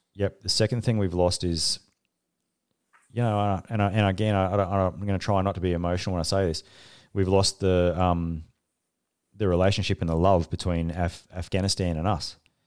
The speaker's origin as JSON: {"language": "English", "country": "Australia", "said": "remember being in a room in Hawaii with Special Operations Commander Pacific, you know, back in the day as the Australian sort of guy there"}